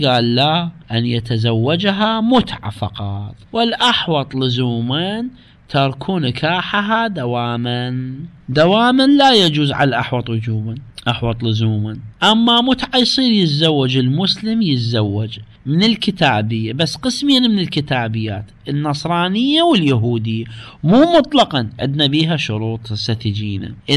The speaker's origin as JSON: {"language": "Arabic", "country": "Iraq", "said": "عندنا في العراق"}